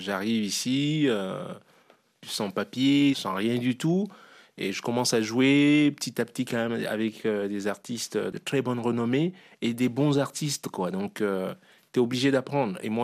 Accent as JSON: {"language": "French", "town": "Douala", "region": "Littoral", "country": "Cameroon", "tie": "born or raised there", "said": "quand j'ai grandi à Douala"}